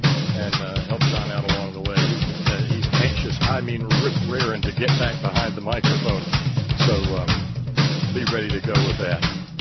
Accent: West Virginia, United States; I come from West Virginia, and we've got the other end of the sleazy fossil fuel spectrum going on in Appalachia.

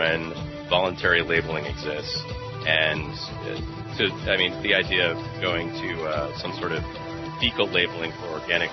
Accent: Boston, Massachusetts, United States; while I'm from the Boston area, and so I was situated there, I was also in elementary school at that time

